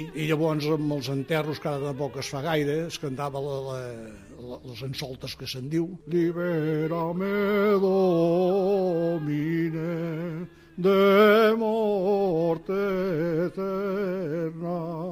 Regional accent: Súria, Catalonia, Spain; tinc 78 anys, aquest any en faré 79. Sóc de Súria, al Bages.

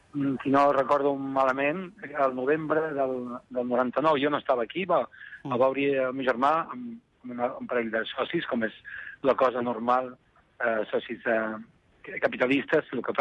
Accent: Vilafranca del Penedès, Catalonia, Spain; Som de Vilafranca, del Penedès

